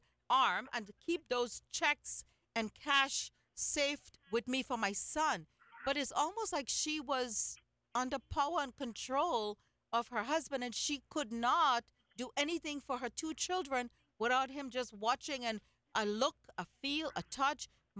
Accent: India; I'm Indian

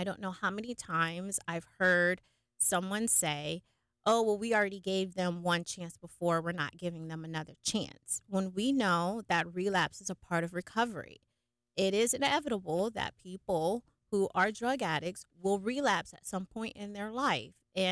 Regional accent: Melbourne, Victoria, Australia; I was born and raised in Melbourne.

